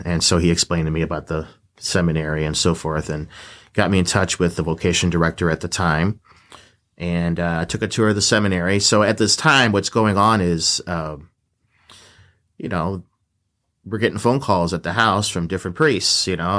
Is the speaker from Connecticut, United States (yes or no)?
no; St. Louis, Missouri, United States; I grew up in South St. Louis, St. Margaret of Scotland Parish, and I have a younger brother, Eric.